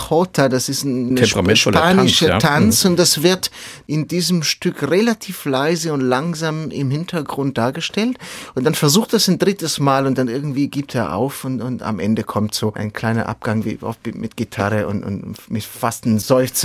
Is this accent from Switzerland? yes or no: yes; Ticino, Switzerland; Ich komme aus dem Tessin, also da gibt es auch nicht gerade wenig Kirchen. Eine Region, die noch relativ katholisch geprägt ist.